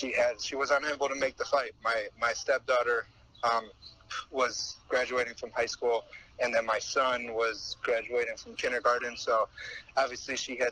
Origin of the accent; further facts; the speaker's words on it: Toledo, Ohio, United States; I grew up in Toledo, Ohio. You can look at me and see the lifestyle that I used to live.